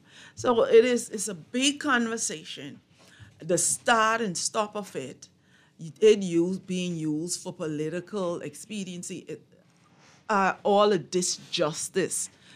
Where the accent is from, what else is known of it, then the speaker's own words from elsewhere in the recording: Eleuthera, Bahamas; And to me, it's my best friend's father. You know, people who I grew up with in Eleuthera.